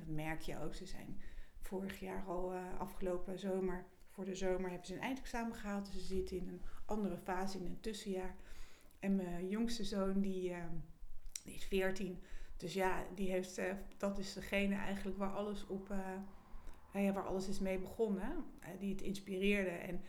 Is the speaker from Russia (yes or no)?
no; France; Ik kom uit Frankrijk.